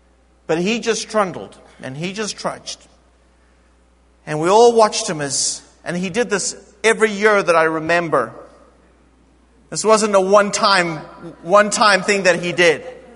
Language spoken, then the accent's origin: English; South Africa; I grew up in South Africa. And I went to a boarding school when I was 7 years old.